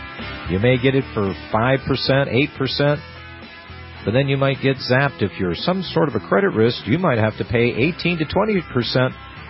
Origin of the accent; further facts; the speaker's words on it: Pennsylvania, United States; I remember this as a kid growing up in Pennsylvania, that not everything was located at the mall.